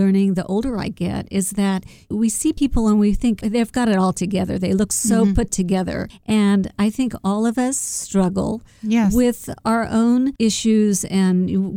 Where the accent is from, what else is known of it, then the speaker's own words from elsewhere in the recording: Fresno, California, United States; The beginning of my book is all about growing up in Fresno and you know, my ethnic background.